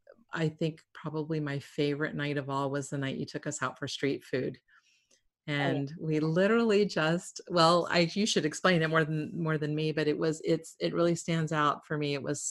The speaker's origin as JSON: {"language": "English", "town": "San Diego", "region": "California", "country": "United States", "tie": "born or raised there", "said": "I grew up in San Diego"}